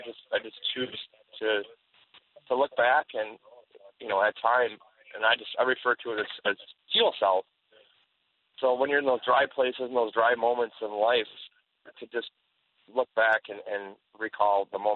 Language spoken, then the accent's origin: English; Superior, Wisconsin, United States; Well, I'm from Superior, Wisconsin.